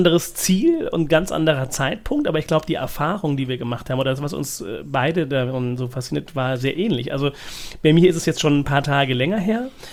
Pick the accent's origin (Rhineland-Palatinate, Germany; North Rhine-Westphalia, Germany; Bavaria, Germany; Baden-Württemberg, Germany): Baden-Württemberg, Germany; Mannheim; Also ich komme aus Mannheim ursprünglich.